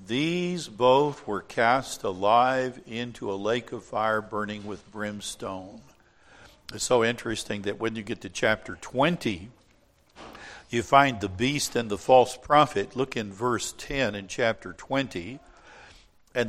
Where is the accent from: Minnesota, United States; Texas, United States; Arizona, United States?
Texas, United States; You know, I grew up in Texas, and every horse I ever rode bit me, bucked me, or kicked me.